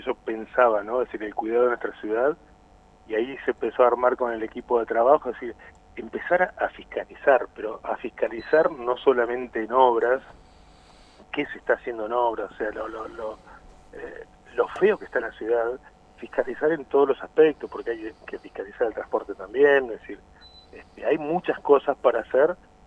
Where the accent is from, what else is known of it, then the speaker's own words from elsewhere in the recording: Bariloche, Río Negro, Argentina; also born or lived in Olavarría; nací en Olavarría, en provincia de Buenos Aires, desde los 5 años que vivo en Bariloche. Y me crié acá, una ciudad que realmente amo. Me formé en recursos humanos en Buenos Aires y me vine para acá hace creo que 15 años más o menos